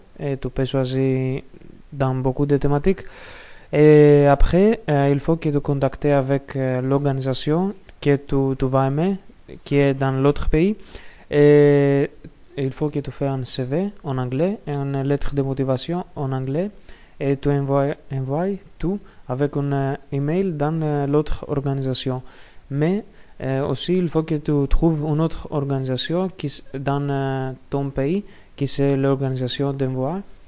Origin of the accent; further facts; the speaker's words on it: Greece; Je viens de Grèce